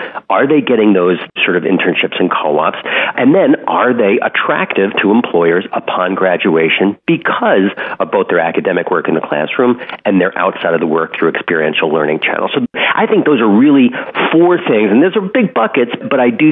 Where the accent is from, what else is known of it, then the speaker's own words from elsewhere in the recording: New York City, New York, United States; the $70,000 sticker cost here at NYU in my hometown